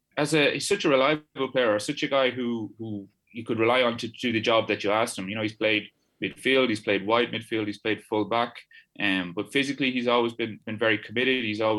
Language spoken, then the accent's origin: English; Ireland; I'm Irish